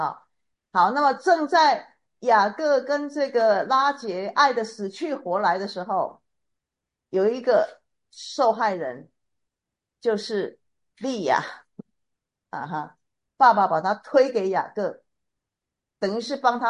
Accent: China; 跟我们中国人的时候应该有点相通。

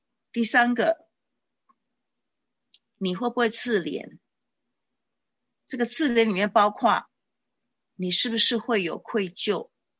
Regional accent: China; 我们中国人的观念，这个哲学哲理观念是很靠近天的观念的哈

